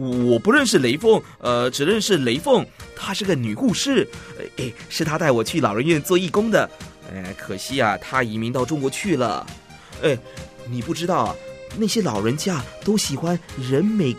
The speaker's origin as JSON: {"language": "Chinese", "country": "Singapore", "said": "这和我们新加坡人有关吗？"}